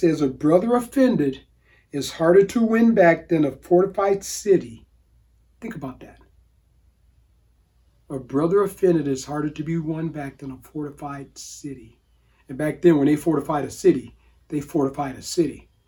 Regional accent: Cleveland, Ohio, United States; growing up in Northern Ohio, in the Cleveland area

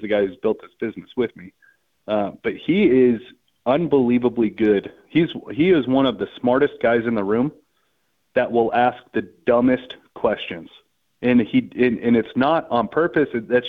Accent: Nevada, United States; growing up in Nevada, we don't have a lot of tags.

